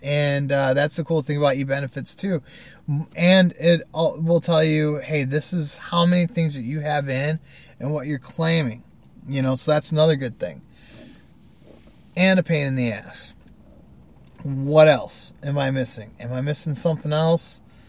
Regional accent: Ohio, United States; also born or lived in Michigan / Indiana / Virginia / California; And I'm from Ohio, lived around Michigan, Ohio, Indiana, Virginia, and California throughout my life.

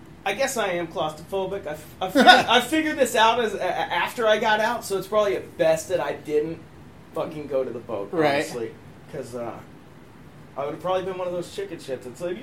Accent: Houston, Texas, United States; moved away as an adult; now in California, United States; I was born and raised in Texas, Houston, Texas, right? And I wanted to get the fuck out of there, so I came to California, and my whole Navy career was spent in California.

